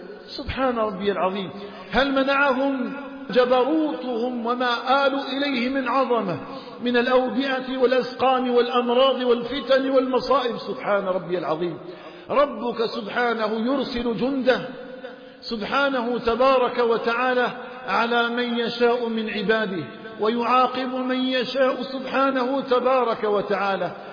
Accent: Algeria; اللهم اجعل بلدنا الجزائر آمنة مطمئنة وسائر بلاد المسلمين.

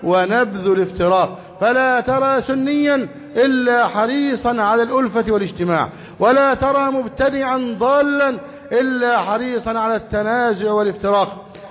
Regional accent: Egypt; بلدنا مصر

